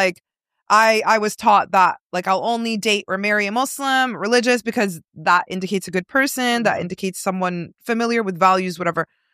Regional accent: Toronto, Ontario, Canada; Born and raised in Toronto, in a suburb of Toronto. Lived in my parents' same home my whole life till I was 27. Was very, very religious.

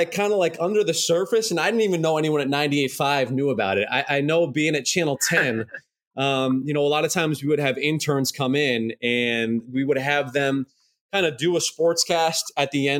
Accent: Worcester, Massachusetts, United States; And like you mentioned, I grew up in Worcester and then, you know, ultimately started my career in Worcester as well.

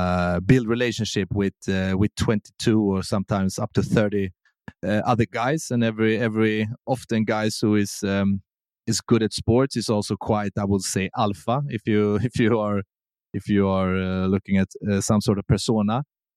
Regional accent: Sweden; English is a second language; But I will say Sweden is a really good country to grow up in.

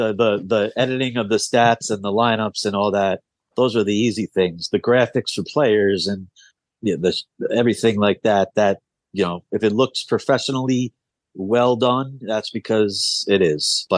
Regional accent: New York, United States; also born or lived in South; growing up on Long Island was perfect for me. No more, you know, living in the South in a culture shock that I had to acclimate

